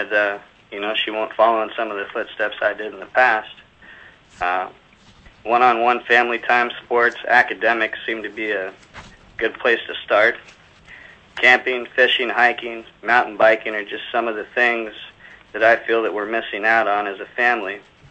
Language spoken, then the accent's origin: English; Dutch Harbor, Alaska, United States; I grew up out in the Aleutians, out in Dutch Harbor, and as a kid, it's just been a huge part of my life for as far back as I can remember.